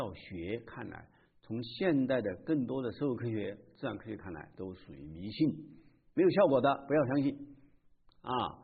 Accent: China; 我们中国儒家讲仁，也讲有序，我们中国人都喜欢有秩序生活

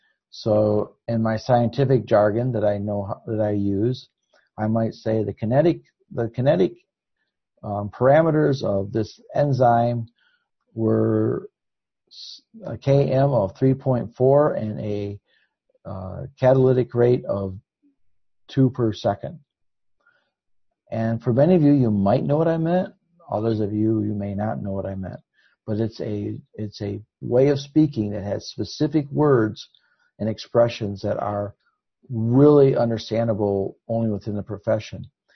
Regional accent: the North, United States; But I'm from the North in America.

